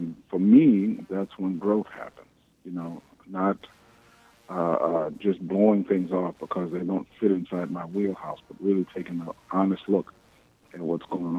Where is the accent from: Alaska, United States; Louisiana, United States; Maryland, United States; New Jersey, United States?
Louisiana, United States; New Orleans; Well, you know, New Orleans, life here for me has been great. I mean, this is my hometown. I've loved it for a number of years. I moved back here in 1995